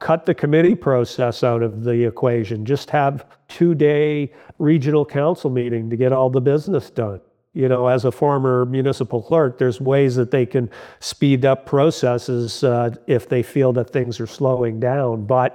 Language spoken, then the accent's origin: English; Niagara Falls, Ontario, Canada; I know this because I'm from Niagara Falls